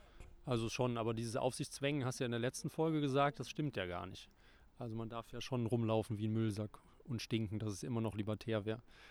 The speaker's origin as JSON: {"language": "German", "region": "Rhineland-Palatinate", "country": "Germany", "said": "Rheinland-Pfalz verschrieben. Und das ist das Bundesland, wo ich herkomme."}